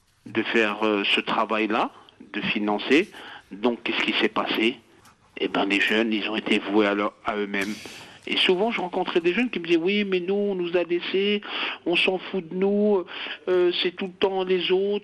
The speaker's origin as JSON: {"language": "French", "town": "Bagnolet", "region": "Île-de-France", "country": "France", "tie": "born or raised there", "said": "parce que moi, je suis natif de Bagnolet"}